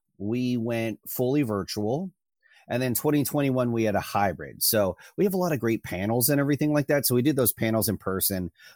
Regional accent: Erie, Pennsylvania, United States; I'm from Erie, Pennsylvania. So I was, you know, near Lake Erie.

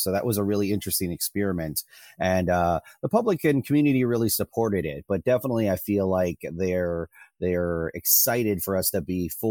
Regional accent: Erie, Pennsylvania, United States; I'm from Erie, Pennsylvania. So I was, you know, near Lake Erie.

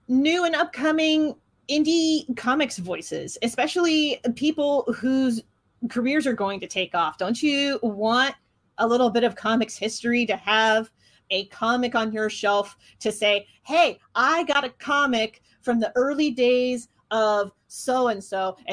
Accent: Ohio, United States; Look, I grew up in Southeast Ohio where there was literally nothing to do other than like a tailgate and out in the holler.

